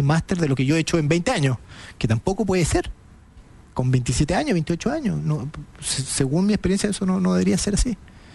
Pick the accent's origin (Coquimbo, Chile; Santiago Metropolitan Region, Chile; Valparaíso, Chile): Valparaíso, Chile; Viña del Mar; siempre gente de Viña del Mar, porque tengo un cariño con mi ciudad natal.